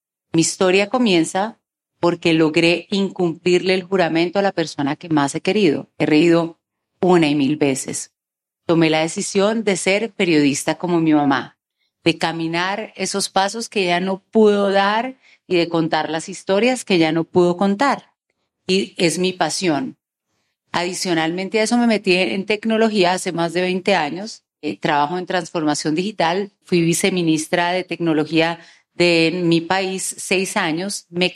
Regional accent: Bogotá, Colombia; Yo soy bogotana.

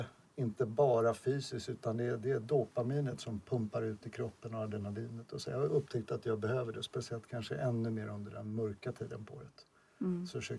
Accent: Sweden; Hemma i Sverige så tränar jag gärna på Barry's bootcamp i Stockholm

